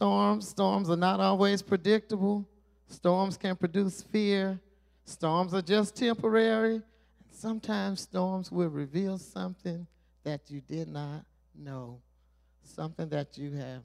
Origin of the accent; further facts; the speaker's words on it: Mississippi, United States; Growing up in South Mississippi, we go 40 miles and we ride on the Gulf of Mexico.